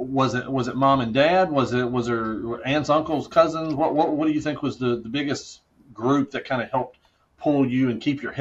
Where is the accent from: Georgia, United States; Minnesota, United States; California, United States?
Georgia, United States; I'm from South Georgia, right?